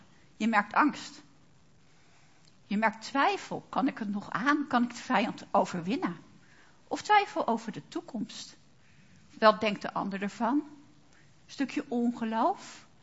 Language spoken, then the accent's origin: Dutch; Netherlands; Of zien we dat ik als Nederlander soms wel een beetje hoogmoedig ben en het altijd beter weet?